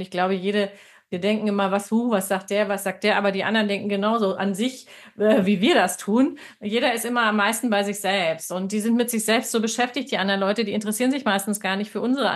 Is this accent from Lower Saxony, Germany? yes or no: yes; Hanover, Lower Saxony, Germany; also born or lived in Nuremberg / United States; now in Munich, Germany; ich komme ja aus Hannover, bin in Nürnberg gelebt, in den USA gelebt